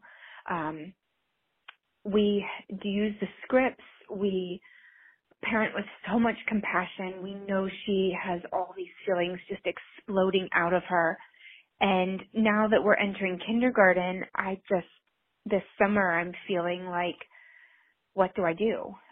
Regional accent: Ohio, United States; I'm from Ohio, and I have a 5.5-year-old daughter who is tricky.

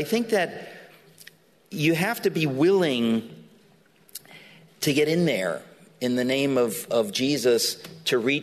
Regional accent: New York City, New York, United States; I mean, I grew up in New York City.

